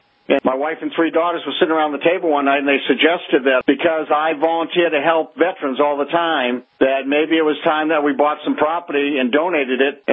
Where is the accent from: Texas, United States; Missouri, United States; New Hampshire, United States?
New Hampshire, United States; Alton; also born or lived in Lynn, Massachusetts; Okay, I was born in 1952 in Lynn, Massachusetts. When I was a child, my parents moved up to Alton, New Hampshire, Lake Winnipesaukee.